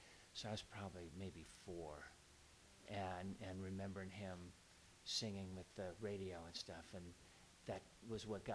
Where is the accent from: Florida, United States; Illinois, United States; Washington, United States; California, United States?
Washington, United States; Everett; born there; I was born in Everett, Washington, which is near Seattle, Washington, many, many years ago.